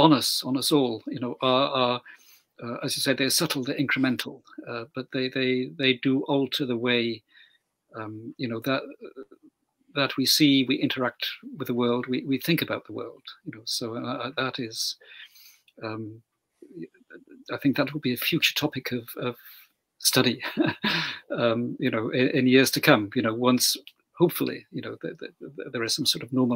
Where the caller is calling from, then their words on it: Keyworth, East Midlands, United Kingdom; I'm speaking from Keyworth near Nottingham in the English Midlands, relatively quiet part of the Midlands